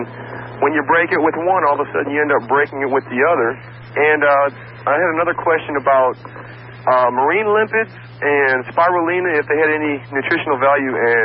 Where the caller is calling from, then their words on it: New Port Richey, Florida, United States; I'm calling from Newport Richey. I'm at a payphone, so it might sound a little bad.